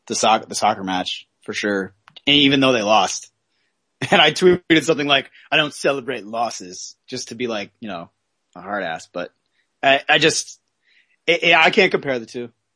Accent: United States; I hope they got what they wanted because I'm American. I love Team USA. I love America.

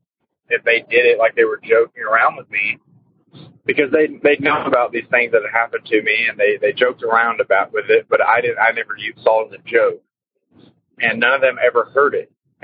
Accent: Texas, United States; I'm from Texas.

